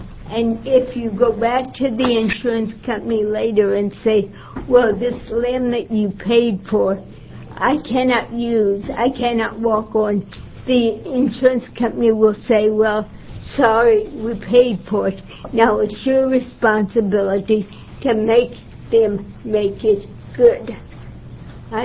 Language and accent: English; Eugene, Oregon, United States; Mr. Chair, members of the committee, I'm … from Eugene, Oregon.